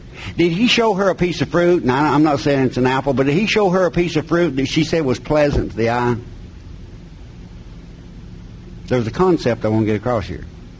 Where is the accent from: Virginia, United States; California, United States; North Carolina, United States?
North Carolina, United States; Because God positioned me in the mountains of North Carolina. I was raised in McDowell County.